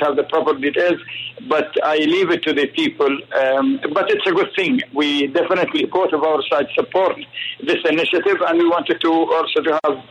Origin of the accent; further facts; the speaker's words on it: United Arab Emirates; Yes, I'm from the United Arab Emirates